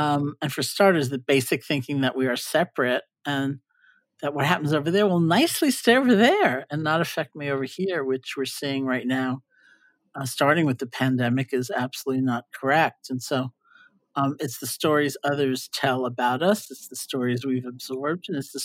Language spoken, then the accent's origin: English; New York, United States; And I'm not a great driver. I'm a New Yorker.